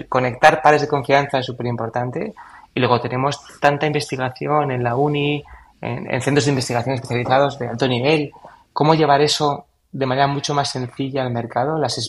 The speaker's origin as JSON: {"language": "Spanish", "country": "Spain", "said": "es que desde España tenemos aquí resuelto como europeos"}